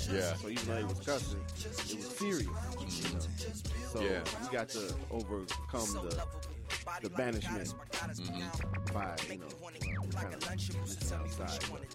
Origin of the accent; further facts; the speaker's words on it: Ohio, United States; You know, growing up in Ohio, I had the opportunity, I got to see Nicky Giovanni.